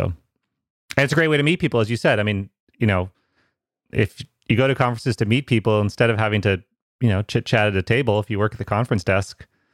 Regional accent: East Coast, United States; because Carlton's coming from Europe, and I'm just from the East Coast.

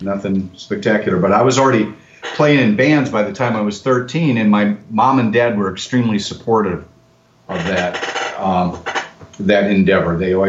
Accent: Cedarville, Illinois, United States; I'm from Cedarville, Illinois. It's right at the top of the state near the Wisconsin border. And it's about 50 miles south of Madison, Wisconsin.

